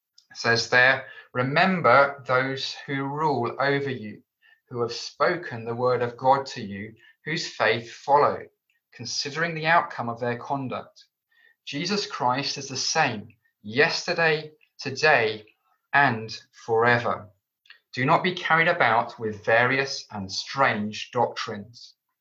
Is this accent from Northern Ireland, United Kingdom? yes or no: no; London, United Kingdom; I grew up in London, and we often rode on the London Underground system, on the tube.